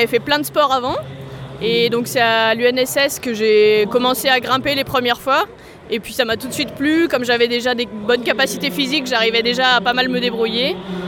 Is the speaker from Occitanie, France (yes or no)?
no; Saint-Étienne, Auvergne-Rhône-Alpes, France; j'ai 23 ans, je suis originaire de Saint-Étienne.